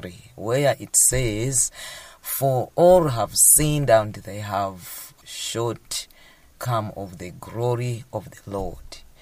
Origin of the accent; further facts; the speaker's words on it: Zomba, Southern Region, Malawi; from Zimba District, a teacher by profession, teaching at Boma CDSS.